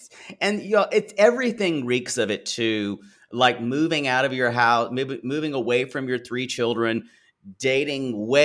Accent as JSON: {"language": "English", "region": "the South", "country": "United States", "tie": "born or raised there", "said": "I grew up Methodist, but around a lot of Baptist churches growing up in the South."}